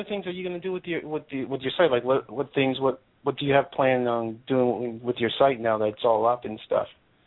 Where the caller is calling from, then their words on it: New York, United States; I'm up here in New York.